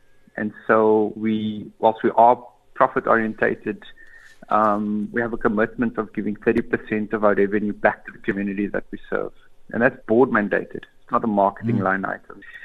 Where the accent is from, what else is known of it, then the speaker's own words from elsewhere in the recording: Cape Town, Western Cape, South Africa; I grew up on the Cape Flats, in between Manberg, Steenberg, Otjie, Zikoflay.